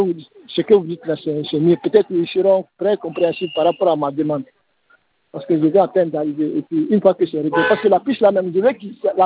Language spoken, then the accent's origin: French; Guinea; also born or lived in Côte d'Ivoire; Moi, je suis guinéen, résident en Côte d'Ivoire, mais je suis rentré au pays maintenant.